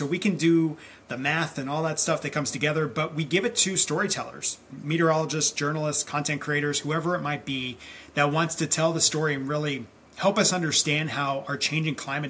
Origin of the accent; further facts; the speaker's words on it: Lubbock, Texas, United States; I was growing up in Lubbock, Texas